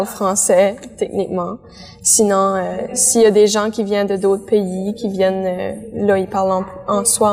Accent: Canada; accent: Acadian French; first language French; C'est ma langue maternelle, donc ça me représente moi. J'ai un petit accent... De français acadien parfois

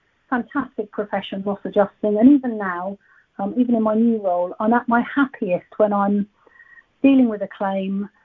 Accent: Southampton, South East England, United Kingdom; I took a job with one of the insurers who had offices in my hometown of Southampton.

